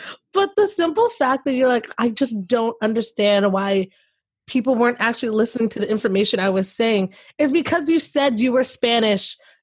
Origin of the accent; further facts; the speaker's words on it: London, United Kingdom; Yeah, I'm from England. Yeah. Wait, did I say Liverpool? I meant London.